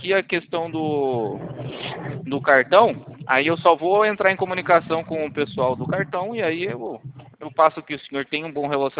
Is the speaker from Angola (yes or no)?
no; São Paulo, Brazil; O DDD, o meu DDD tá como 12. É porque eu sou aqui de São Paulo.